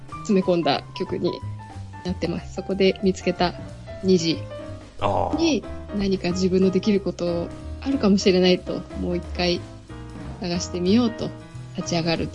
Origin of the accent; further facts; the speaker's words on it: Hokkaido, Japan; 本当、私は北海道なんですけど。